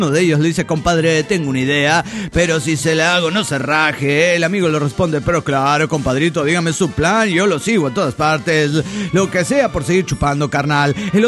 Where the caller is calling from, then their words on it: Monterrey, Nuevo León, Mexico; de Monterrey, Nuevo León, México.